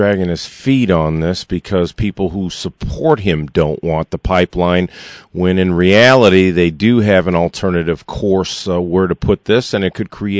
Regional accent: Mount Clemens, Michigan, United States; I'm from the Mount Clemens area where Selfridge is

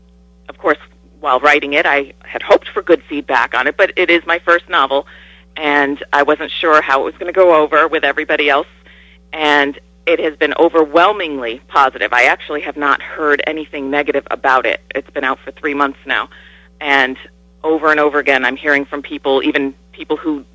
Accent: Niskayuna, New York, United States; now in Rotterdam, United States; I grew up in Niskayuna. I currently live in Rotterdam, so I'm a local.

